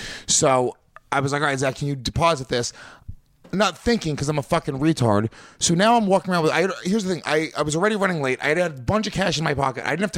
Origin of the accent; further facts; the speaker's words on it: New York, United States; now in Los Angeles, United States; It's kind of a dangerous walk because I'm a New Yorker.